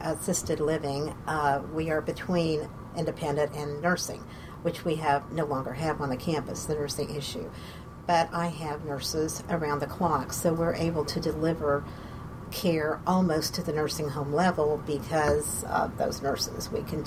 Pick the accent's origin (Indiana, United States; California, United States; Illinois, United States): Indiana, United States; also born or lived in Maryland / Pennsylvania / Texas; I grew up in Indiana, have lived in Maryland, Pennsylvania, and Texas as well.